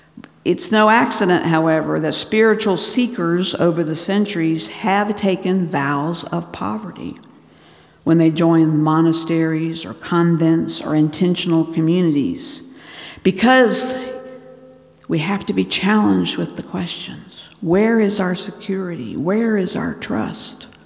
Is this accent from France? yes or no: no; Bangladesh; And in the Bengali Bible that I grew up with in Bangladesh, it says, how long will you stand with your feet in two boats?